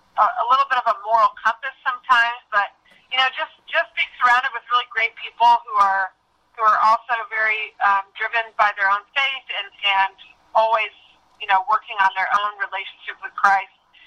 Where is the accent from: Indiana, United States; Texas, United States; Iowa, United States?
Indiana, United States; Noblesville; also born or lived in Fort Wayne; So I was born in Fort Wayne. I was there with my parents and my siblings for a few years, and then we moved to Noblesville, where I went to middle school, high school, some elementary